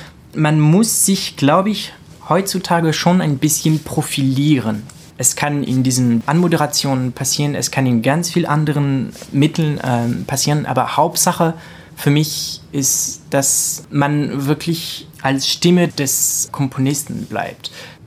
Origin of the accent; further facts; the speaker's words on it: France; German is a second language; was mich natürlich als Franzose auch wieder sehr, sehr freut.